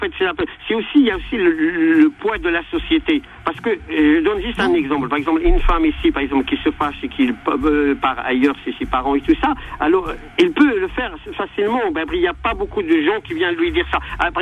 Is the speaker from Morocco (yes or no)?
yes; Morocco; moi, donc, moi, je suis marocain.